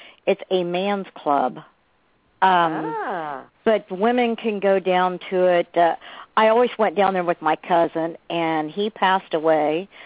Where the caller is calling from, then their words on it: Ohio, United States; I'm calling from Ohio.